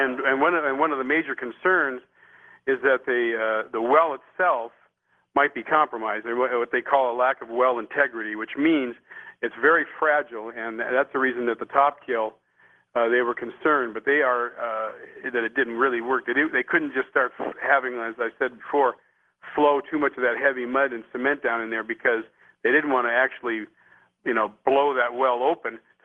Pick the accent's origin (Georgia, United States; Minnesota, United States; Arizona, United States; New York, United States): Minnesota, United States; born there; I have cousins who live in Duluth, and a matter of fact, I was born in Minnesota.